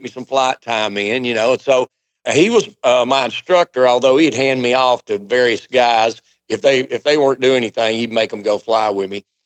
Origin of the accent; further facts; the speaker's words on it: South Carolina, United States; I'm from the Appalachians of South Carolina. And, you know, bluegrass music is the music of the hills.